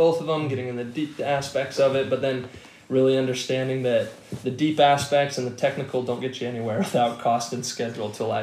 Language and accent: English; Lakewood, Colorado, United States; Little bit southwest of Denver. So it was Lakewood.